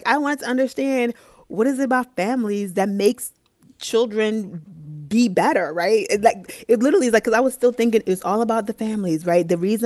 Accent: Boston, Massachusetts, United States; also born or lived in North Carolina; Like, mind you, I grew up in Boston. Nobody goes below the Mason-Dixon line, as they tell you.

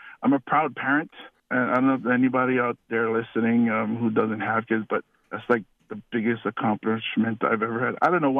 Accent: Aiea, Hawaii, United States; So I'm from South Central Oahu, Lower Aiea.

